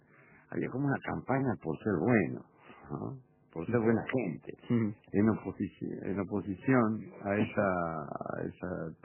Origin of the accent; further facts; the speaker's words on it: Minas, Lavalleja, Uruguay; also born or lived in La Macana / Caraguatá; Nací en La Macana, ahí cerquita de Florida, pero no, el liceo, la escuela fui en Caraguatá, en Tacuarembó, y el liceo fui en Minas. Me formé en Minas.